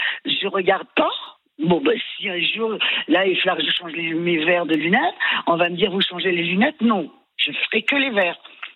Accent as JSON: {"language": "French", "country": "Spain", "said": "Pourtant, on est espagnol, on était très proches."}